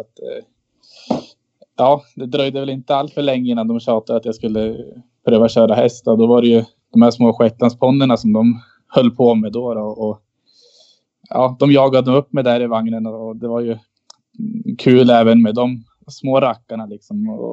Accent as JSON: {"language": "Swedish", "town": "Östersund", "region": "Jämtland County", "country": "Sweden", "tie": "born or raised there", "said": "Ja, nej, jag är 28 år, född och uppvuxen här i Östersund."}